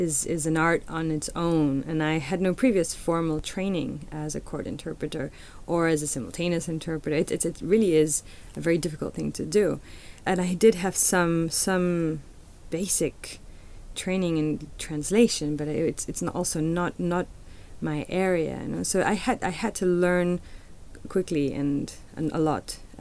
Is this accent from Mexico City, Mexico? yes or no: yes; Mexico City, Mexico; For example, I'm a Chilanga, which means I'm from Mexico City.